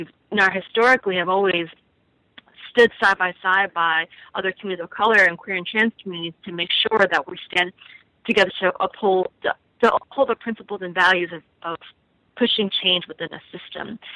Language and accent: English; Ridgewood, New York, United States; now in Los Angeles, United States; Yes, I was raised in Ridgewood, Queens, and moved around in New York.